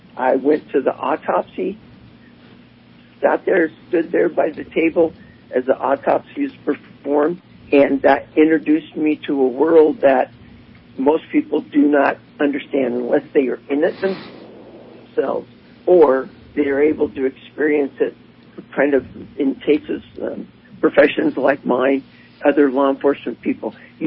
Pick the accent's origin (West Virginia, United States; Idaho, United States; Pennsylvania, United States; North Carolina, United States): Idaho, United States; Well, I was born and raised in Idaho. After living different places and going to college and law school, I came back to Boise